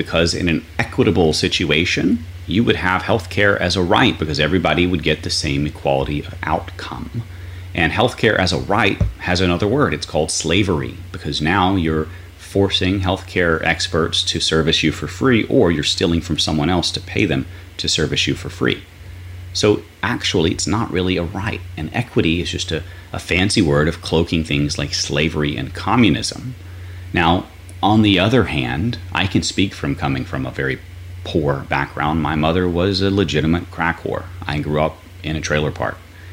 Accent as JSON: {"language": "English", "country": "United States", "tie": "born or raised there", "said": "But I was able to do that because I grew up in America, in a free country"}